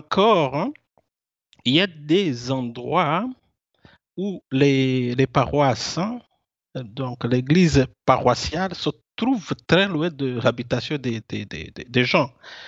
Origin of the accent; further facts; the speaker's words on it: Rwanda; now in Italy; je suis rwandais de nationalité, mais pour le moment, je suis résident en Italie. Je suis laïque, marié, j'ai deux enfants